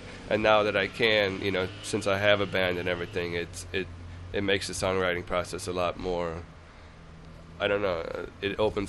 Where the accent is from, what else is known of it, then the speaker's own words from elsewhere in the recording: St. Louis, Missouri, United States; I'm the only one who's not from California. I'm from St. Louis.